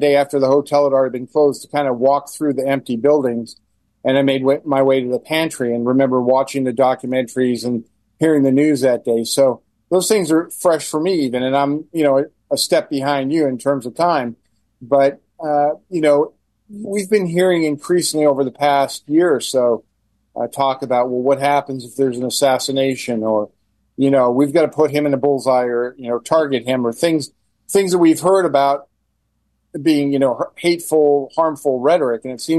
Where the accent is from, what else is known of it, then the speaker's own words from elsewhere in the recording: Massachusetts, United States; we're originally from Massachusetts, so the Kennedys meant something special to us.